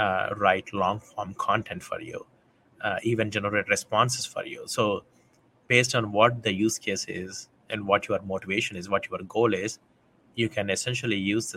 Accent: India; I'm old. When I was growing up in India

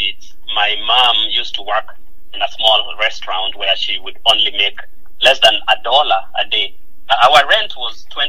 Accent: Kenya; So I was born and raised in Kenya.

